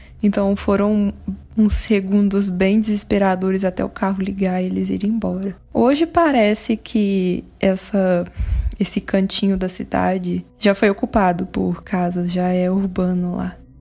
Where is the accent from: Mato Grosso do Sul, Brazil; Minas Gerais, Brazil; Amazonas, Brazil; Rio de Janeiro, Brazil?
Minas Gerais, Brazil; Divinópolis; Eu sou mineira, de uma cidade chamada Divinópolis, no interior do estado.